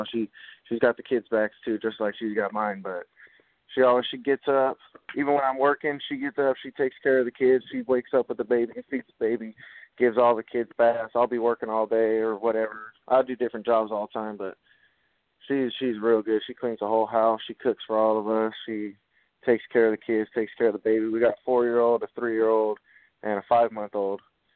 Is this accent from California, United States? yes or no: yes; San Diego, California, United States; born there; I was born in San Diego, so that's why I loved him so much.